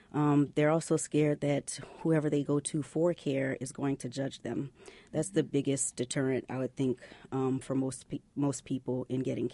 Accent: Louisiana, United States; now in Indiana, United States; the day that I moved to Indiana. I'm from Louisiana, and I'd done my residency in Louisiana.

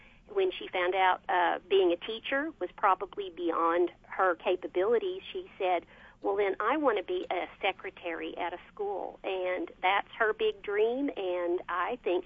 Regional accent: Dallas, Texas, United States; moved away; and we're originally from the Dallas-Fort Worth area. We moved up here 5 years ago.

